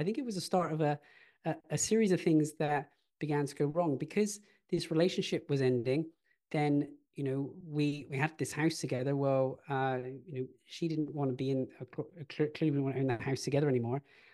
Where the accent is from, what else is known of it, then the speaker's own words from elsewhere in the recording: United Kingdom; moved away as an adult; now in Australia; I describe myself as being Brit-Australian. I grew up originally in the UK, and everything was going to plan in the UK.